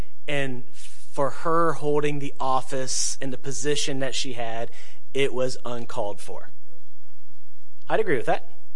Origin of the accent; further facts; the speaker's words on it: United States; And as an American, I can express that and I can vote accordingly.